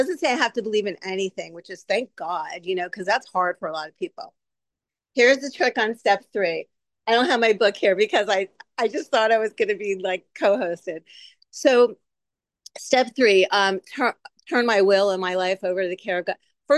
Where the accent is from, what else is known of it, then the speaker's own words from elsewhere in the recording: San Diego, California, United States; People from L, I'm from San Diego, but people from LA, I think, made that up